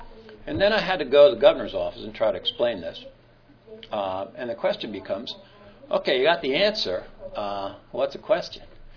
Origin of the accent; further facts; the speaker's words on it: New Jersey, United States; I'm from Jersey.